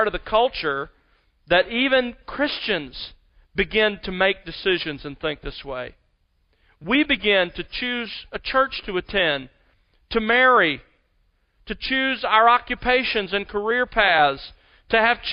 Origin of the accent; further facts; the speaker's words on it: Mobile, Alabama, United States; moved away as an adult; I expected to become an attorney and settle down in or near my hometown, Mobile, Alabama.